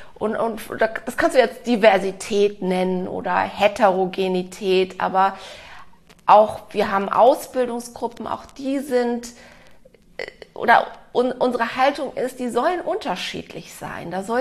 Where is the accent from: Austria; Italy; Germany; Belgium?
Germany; Cologne, North Rhine-Westphalia; Ich bin in Köln aufgewachsen, also in einem sehr, sehr katholischen Umfeld